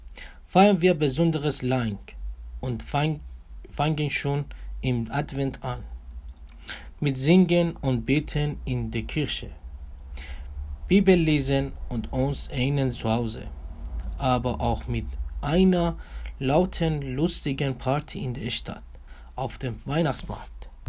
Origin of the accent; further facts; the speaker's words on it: Iran; moved away as an adult; now in Oldenburg, Germany; 2015 bin ich Anfang Dezember in Oldenburg angekommen. Ich komme aus dem Iran.